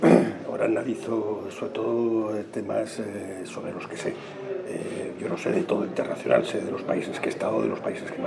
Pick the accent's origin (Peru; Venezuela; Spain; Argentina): Venezuela; born there; yo nací en Venezuela por casualidad, no tengo nada que ver con Venezuela, mi madre es británica, mi padre era español